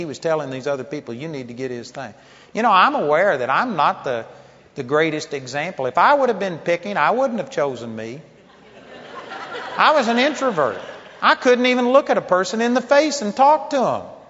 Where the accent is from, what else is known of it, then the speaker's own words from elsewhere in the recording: Texas, United States; people understand when I say I'm a hick from Texas